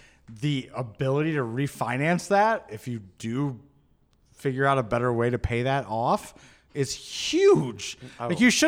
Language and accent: English; Michigan, United States; I'll tell you where it's at. I grew up in Michigan.